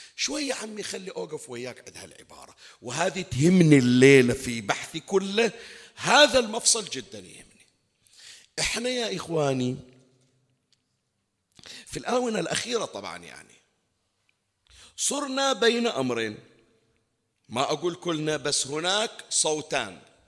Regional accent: Bahrain; الصوت الثاني اللي طلع إن شاء الله ما موجود عندنا بالبحرين

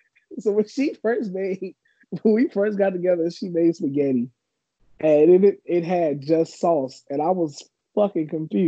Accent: Chicago, Illinois, United States; I am from the South Side, Chicago. And the way we eat our spaghetti is we have spaghetti with meat or meat sauce.

